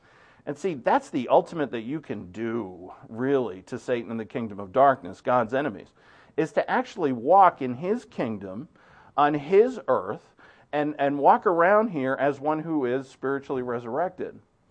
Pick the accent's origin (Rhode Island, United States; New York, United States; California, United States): Rhode Island, United States; Providence; I remember there was a beautiful and bless the sacrament church on Academy Avenue in Providence, Rhode Island. That's the church that I grew up in.